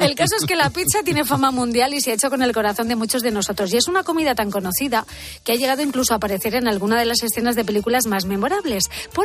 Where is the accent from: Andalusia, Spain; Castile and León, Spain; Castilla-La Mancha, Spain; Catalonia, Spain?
Castilla-La Mancha, Spain; Tomelloso; y en mi tierra, en Tomelloso